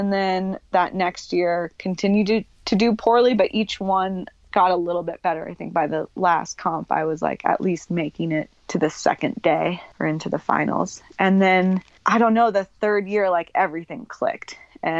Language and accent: English; Jackson, Wyoming, United States; And maybe that's a result also of growing up in Jackson, just surrounded by these awesome mountains